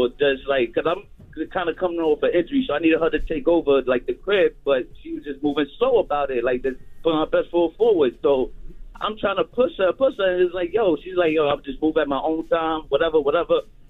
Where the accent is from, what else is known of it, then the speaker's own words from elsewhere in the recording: Bronx, New York, United States; I'm from the Bronx.